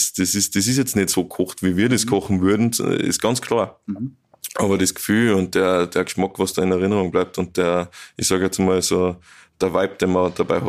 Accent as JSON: {"language": "German", "town": "Strobl", "region": "Salzburg", "country": "Austria", "tie": "born or raised there", "said": "Also ich bin eigentlich nicht in Strobl im Ort aufgewachsen, sondern auf der Postalm."}